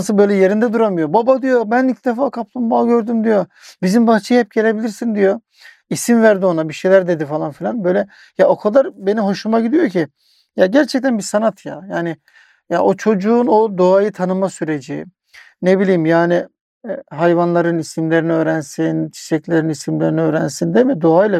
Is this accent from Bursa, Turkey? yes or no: no; Yalova, Turkey; ben Yalova'da büyüdüm. Küçüklüğümüzde bizim o toprakla ilişkimiz hep vardı.